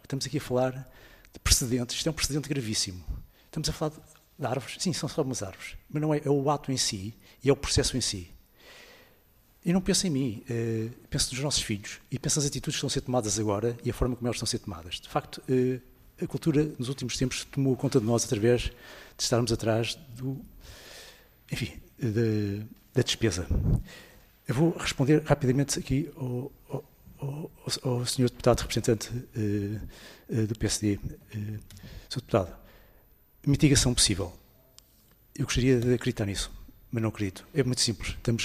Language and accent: Portuguese; Lisbon, Portugal; eu sou lisboeta há 62 anos